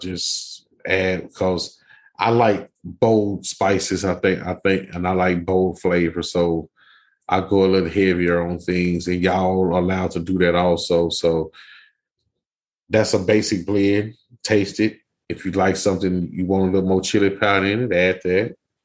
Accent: Texas, United States; Y'all, let me tell y'all something. I'm from Texas.

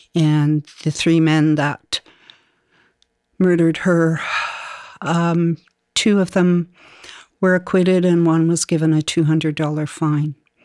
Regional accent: Alert Bay, British Columbia, Canada; I grew up in Alert Bay, and so I grew up as Namris, and this has been a long, long journey that our Kwakwaka'wakw people have been on regarding our territories, our lands.

